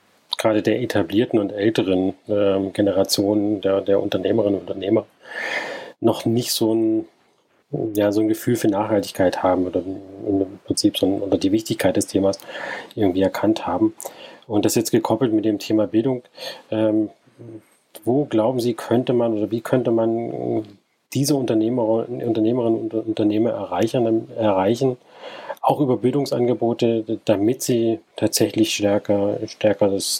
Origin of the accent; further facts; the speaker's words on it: Baden-Württemberg, Germany; ich komme aus Baden-Württemberg oder wir leben in Baden-Württemberg.